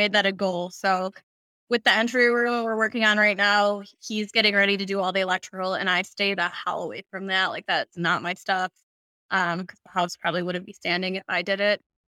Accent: Buffalo, New York, United States; But I am 26 years old. I'm from Buffalo, New York.

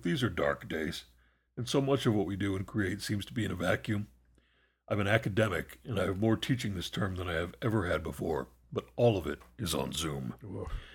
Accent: the South, United States; I grew up in the South with some Baptists

